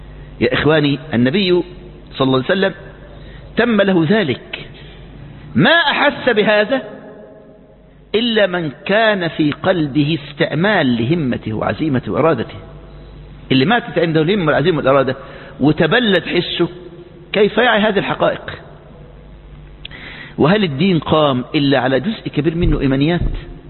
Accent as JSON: {"language": "Arabic", "country": "Egypt", "said": "في مسجد عقبة بن نافع اللي بنى الصحابة وهو يعادل عمرو بن العاص عندنا في مصر"}